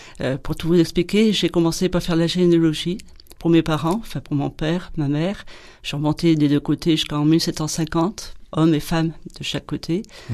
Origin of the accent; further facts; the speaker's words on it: Saint-Étienne, Auvergne-Rhône-Alpes, France; moved away as an adult; also born or lived in Lyon / Lille / Paris / Dordogne; je suis née à Saint-Étienne, je suis une Stéphanoise, j'y ai vécu 22 ans, puis après je me suis déplacée sur Lyon, Lille, Paris, et nous sommes revenus sur la Dordogne il y a une dizaine d'années.